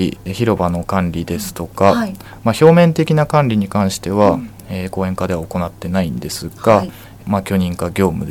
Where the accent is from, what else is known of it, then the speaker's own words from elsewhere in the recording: Chigasaki, Kanagawa, Japan; はい、私は茅ヶ崎市出身ですので